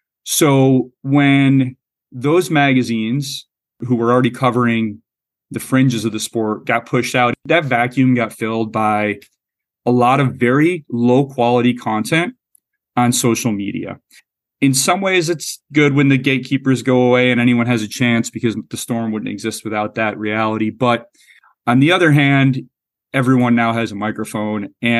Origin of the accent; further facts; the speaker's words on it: Michigan, United States; So I grew up in Michigan, did not grow up in a ski family.